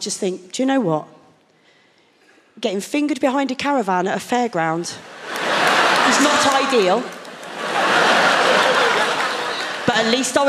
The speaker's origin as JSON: {"language": "English", "town": "Maidstone", "region": "South East England", "country": "United Kingdom", "tie": "born or raised there", "said": "I grew up in Maidstone. That's a Mills and Boone and an Argos catalogue."}